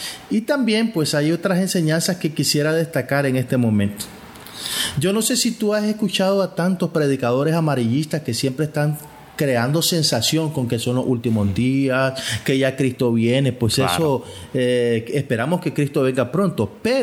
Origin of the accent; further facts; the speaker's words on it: Managua, Nicaragua; de Managua.